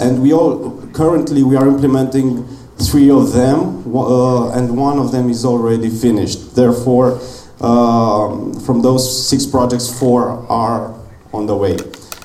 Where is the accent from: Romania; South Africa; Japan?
Romania; I come from Romania and I represent the Pro Democracy Association.